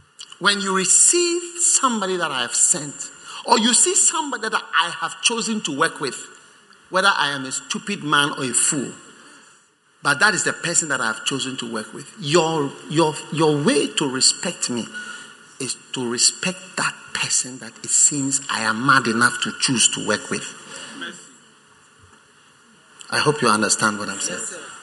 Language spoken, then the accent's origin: English; Ghana; Me, I'm a Ghanaian.